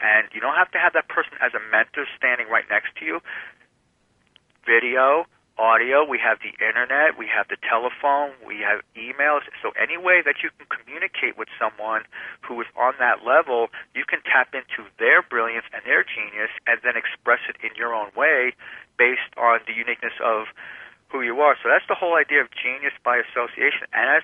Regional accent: New Jersey, United States; because I'm from New Jersey. When I was up in New Jersey 6-7 months ago, I went to Princeton University, because I used to live near Princeton.

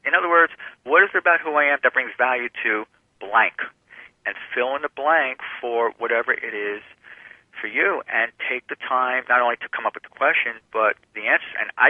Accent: New Jersey, United States; because I'm from New Jersey. When I was up in New Jersey 6-7 months ago, I went to Princeton University, because I used to live near Princeton.

